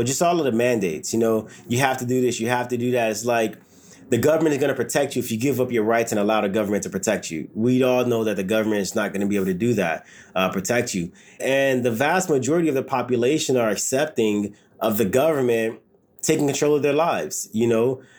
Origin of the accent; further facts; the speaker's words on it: Los Angeles, California, United States; That's the time I grew up in the South LA, the 94 riots.